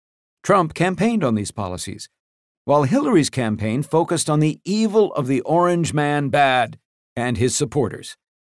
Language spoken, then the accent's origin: English; Canada; I remind people that I'm Canadian and do not have a dog in that fight.